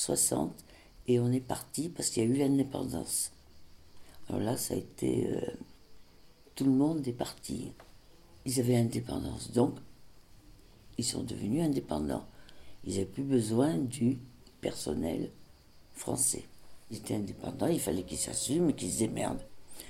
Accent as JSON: {"language": "French", "region": "Dakar", "country": "Senegal", "tie": "born there", "said": "Voilà, je suis née là-bas. Je suis née à Dakar."}